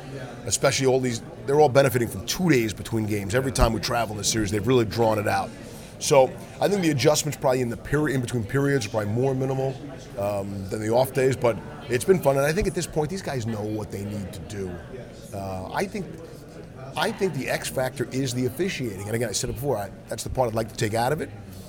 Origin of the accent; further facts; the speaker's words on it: New York, United States; I grew up in New York as a Ranger fan.